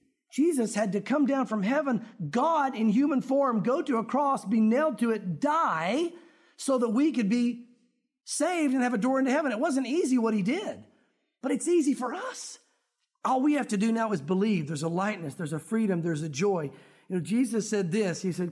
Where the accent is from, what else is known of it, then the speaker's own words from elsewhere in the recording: the South, United States; We grew up in the South. We have certain belief systems because of where we are.